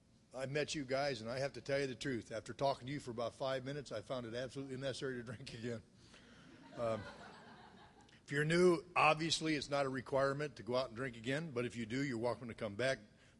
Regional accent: Illinois, United States; I'm from Illinois. We just don't get married.

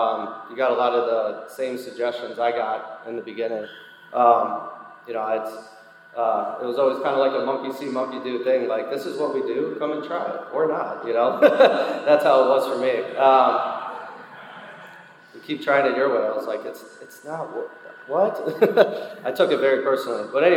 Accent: Chicago, Illinois, United States; We live in, like, a two-flat apartment in Chicago. I'm from Chicago

